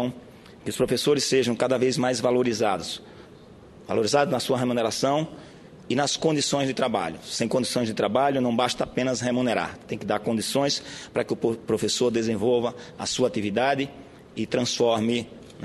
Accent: Northeast Region, Brazil; como nordestino e representante do estado de Sergipe nesta casa.

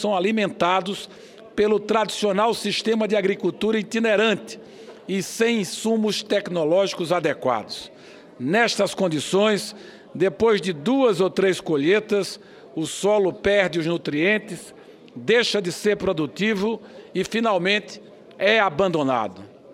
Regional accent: Northeast Region, Brazil; que muito me preocupa como brasileiro e especialmente como nordestino.

